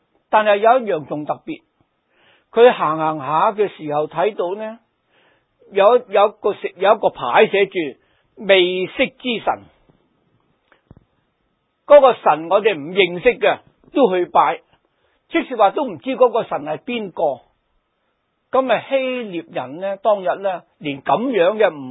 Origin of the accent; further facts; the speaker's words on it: China; 我细个都系吓，拜观音啊，拜祖先啊，拜嗰啲好多嘢都拜噶啦